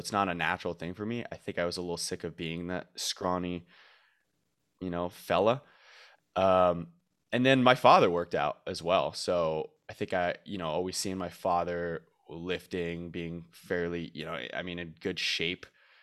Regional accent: Montreal, Quebec, Canada; I'm actually from Montreal, Canada.

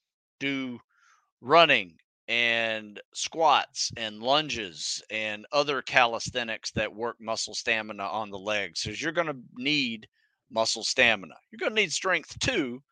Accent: Florida, United States; And I grew up in Florida, so swimming was kind of like what everybody did

